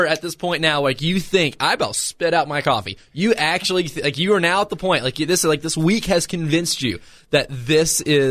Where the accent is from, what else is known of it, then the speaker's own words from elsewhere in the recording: Cookeville, Tennessee, United States; Basically, Cookeville. Yeah. I spent my high school years there and several post-high school years in Cookeville.